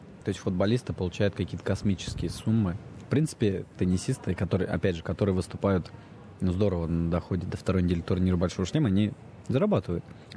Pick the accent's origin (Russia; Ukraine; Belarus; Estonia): Russia; Astrakhan, Astrakhan Oblast; now in Moscow, Russia; Я живу в Москве, я это вижу. Я приезжаю к себе на малую родину в Астрахань